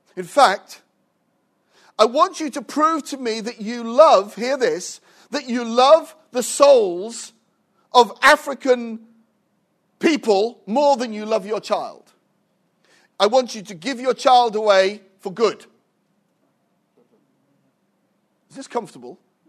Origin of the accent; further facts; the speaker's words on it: Wales, United Kingdom; I'm actually a Welshman, though I don't speak Welsh. I did live there for 16 years